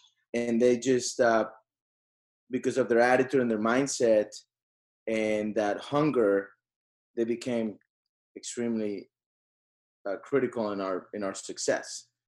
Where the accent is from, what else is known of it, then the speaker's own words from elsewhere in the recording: Mexico; English is a second language; I always, maybe it's growing up in Mexico, maybe it's growing up with not everything given to me, or, you know, middle class, normal